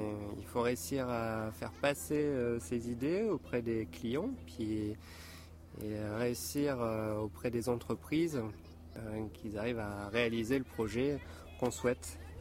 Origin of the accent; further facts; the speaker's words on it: Hauts-de-France, France; j'étais au tout début dans une petite école dans mon village natal, en Picardie.